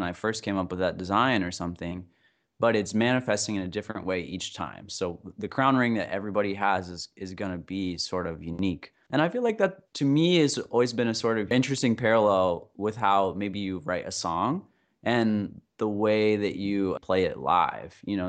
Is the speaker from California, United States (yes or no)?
no; Ohio, United States; I grew up in Southeast Ohio. I lived on a farm and I would always kind of explore all these old barns and go out in the woods